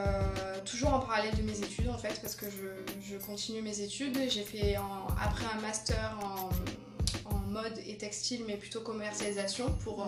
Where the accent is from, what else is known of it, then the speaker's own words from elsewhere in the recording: Marseille, Provence-Alpes-Côte d'Azur, France; accent: southern French; moved away as an adult; Ça fait un an et demi que je suis ici. Donc à la base je suis marseillaise, je viens du sud, hein, vous pourrez l'entendre mon petit accent en chantant. J'ai 26 ans et je suis venue ici il y a un an et demi